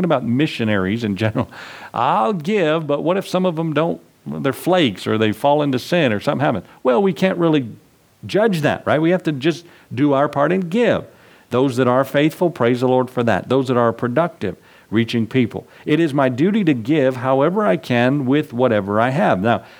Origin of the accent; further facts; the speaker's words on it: United States; We're so privileged to be Americans.